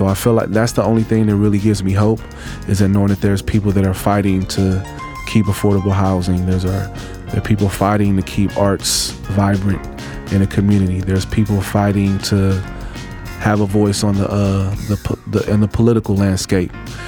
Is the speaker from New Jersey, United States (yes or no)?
no; Oakland, California, United States; I'm a musician, pianist, MC, producer, composer, educator from Oakland, California. Growing up in Oakland, I think we're taught to have a sense of pride.